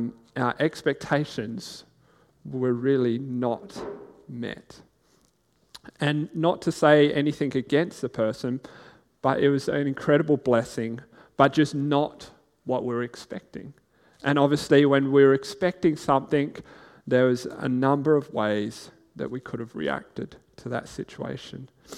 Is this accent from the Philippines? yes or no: no; South Australia, Australia; born there; If you don't know, I was born here in South Australia